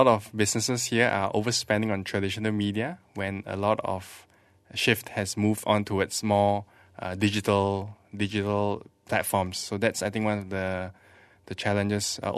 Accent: Malaysia; because I'm Malaysian. I tend to meet a lot more Malaysian companies, but just to help, you know, Malaysia along.

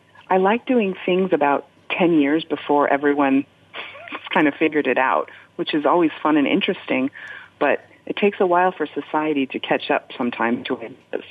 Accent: United States; now in London, United Kingdom; Well, you know, I've been in London for about 15 years now. I'm from the States, from America

